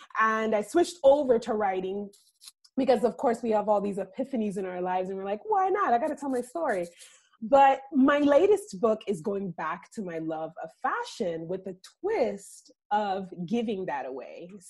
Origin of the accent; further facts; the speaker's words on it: Florida, United States; also born or lived in Trinidad / Spain / New York / Connecticut; I grew up in Florida, and then I've lived all over the world. I've lived in Trinidad, I've lived in Spain, I've lived in New York, Connecticut, Los Angeles, I've lived in Georgia, I've lived almost everywhere.